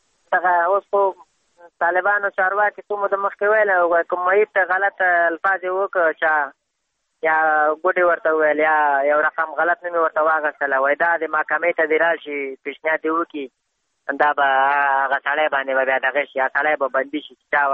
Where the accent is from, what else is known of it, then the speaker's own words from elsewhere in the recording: Afghanistan; بس خو موږ هم د افغانستان بچیان یو، د افغانستان معلولین یو.